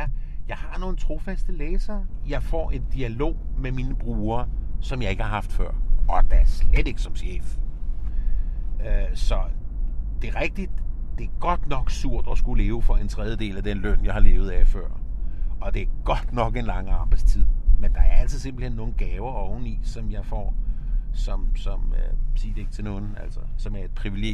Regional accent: Capital Region of Denmark, Denmark; accent: Bornholm; For det første er jeg opdraget i et miljø, du kan sikkert høre, jeg er bornholmer, på en gård i et uprivilegeret miljø

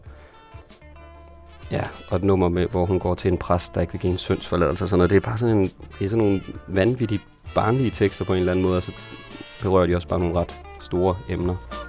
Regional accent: Holstebro, Central Denmark Region, Denmark; Jeg kommer fra Holstebro

